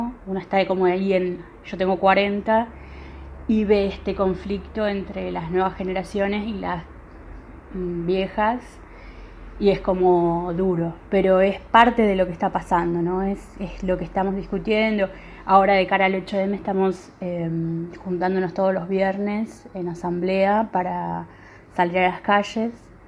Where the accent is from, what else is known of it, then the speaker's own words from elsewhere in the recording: Argentina; soy de Argentina